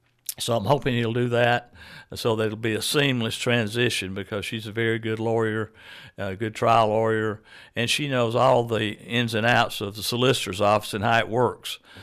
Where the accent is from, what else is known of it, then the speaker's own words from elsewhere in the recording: Carrollton, Georgia, United States; So when people ask me where I'm from, obviously I'm from Carrollton, Georgia.